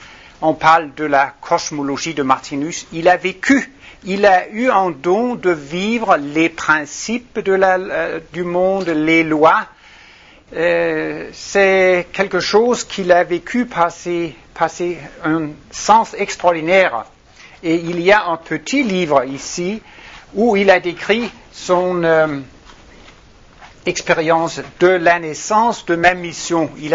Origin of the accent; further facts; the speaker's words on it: Copenhagen, Capital Region of Denmark, Denmark; French is a second language; Je suis du Copenhague, Danemark. J'ai appris le français au lycée au Danemark et j'ai aussi fait des études à l'Alliance française à Paris, sur le boulevard Raspail.